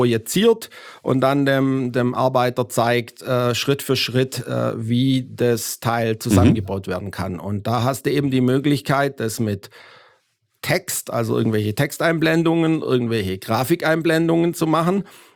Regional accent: Swabia, Germany; now in United States; Aus amerikanischer Sicht werde ich mein ganzes Leben ein Deutscher bleiben, weil ich meinen Akzent nicht wegbekomme und halt auch immer, ich sage jetzt mal, wie I react like a German mit meiner Pünktlichkeit

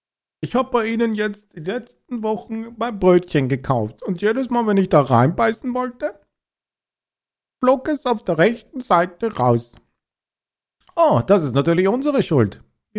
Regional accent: Austria; now in Germany; Weil ich bin ja aus Österreich.

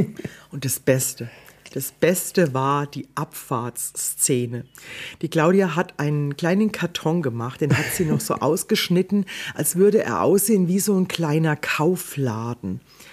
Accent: Weilbach, Germany; Ich komme aus Weilbach, da sagt man tunken.

